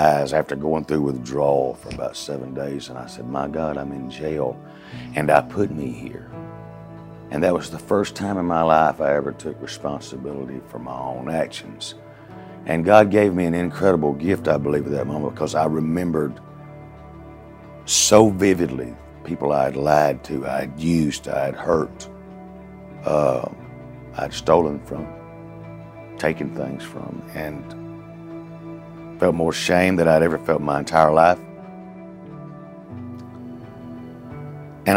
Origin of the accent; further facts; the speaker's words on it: Bunker Hill, Mississippi, United States; also born or lived in Mobile; I was born in Mobile, Alabama, 1963. When I was 3 months old, my mother gave me away, and I was adopted by a family in Mississippi, Bunker Hill, Mississippi.